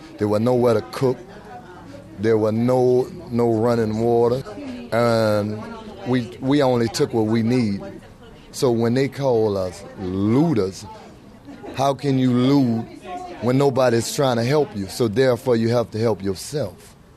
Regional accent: New Orleans, Louisiana, United States; I'm from New Orleans. I lived in the lower Ninth Ward.

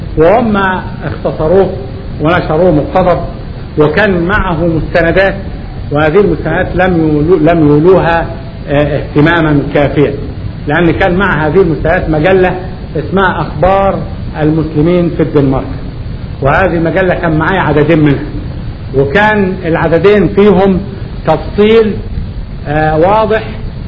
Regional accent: Upper Egypt, Egypt; اللي بيسموها في الفلاحين عندنا في الصعيد المنفحة

